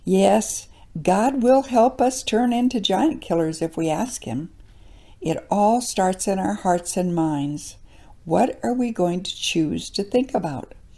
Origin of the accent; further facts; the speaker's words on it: the Dakotas, United States; growing up in the Dakotas as I did, we always had lots of grasshoppers in the summer.